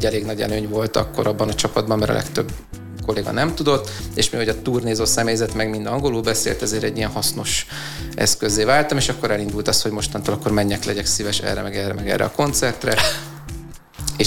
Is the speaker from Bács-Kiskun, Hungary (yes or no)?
no; Budapest, Hungary; born there; Budapesten születtem, és itt is élek, a barátnőmmel